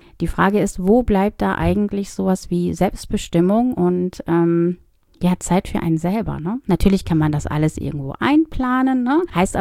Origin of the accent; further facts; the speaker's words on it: North Rhine-Westphalia, Germany; Ich komme ja aus dem Ruhrgebiet